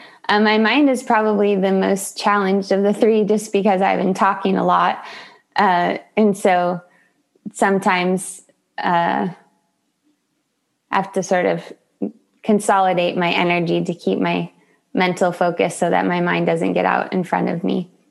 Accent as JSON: {"language": "English", "town": "Solana Beach", "region": "California", "country": "United States", "tie": "born or raised there", "said": "I am in Solana Beach, California, my hometown."}